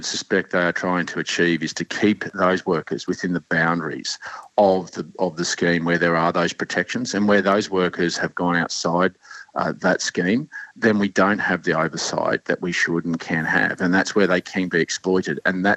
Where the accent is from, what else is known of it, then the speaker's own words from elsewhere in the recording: Australia; I'm an Australian.